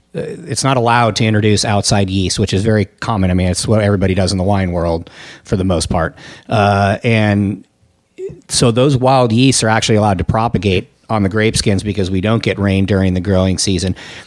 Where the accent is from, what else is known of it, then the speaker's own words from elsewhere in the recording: California, United States; I'm from the Bay Area originally.